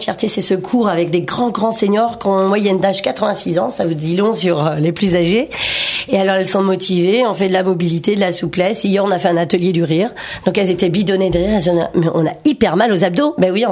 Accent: Fontainebleau, Île-de-France, France; Alors je suis andalouse. Et puis je suis native de Fontainebleau

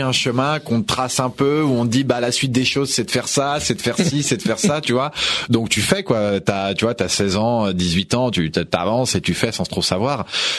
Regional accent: Meudon, Île-de-France, France; Alors moi, je suis né à Meudon. Donc dans le 92, j'ai toujours grandi en Île-de-France et j'ai toujours été en Île-de-France.

